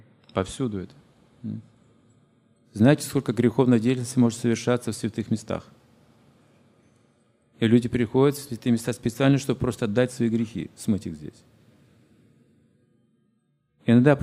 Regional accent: Russia; А мы из России, мы тоже коммунисты

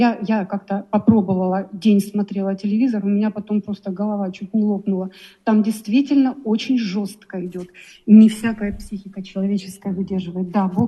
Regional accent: Ukraine; moved away as an adult; я из Украины. Ну, как бы у меня сейчас статус беженки, как бы.

